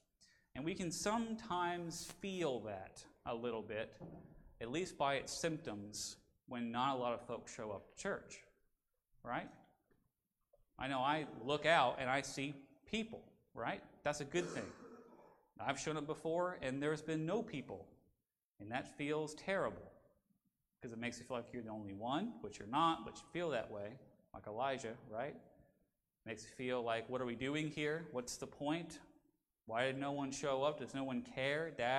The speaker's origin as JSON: {"language": "English", "region": "Virginia", "country": "United States", "said": "And then if I'm driving someone from around here, Florida, wherever else, and I go, I'm from Virginia."}